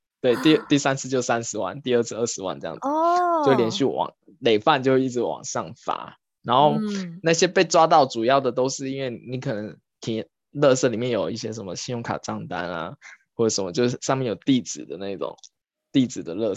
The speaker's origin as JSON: {"language": "Chinese", "country": "Taiwan", "lives_now": "South Korea", "said": "我台湾人都不会，因为台湾我以前家里他是我们一楼有个专门放厨余的桶"}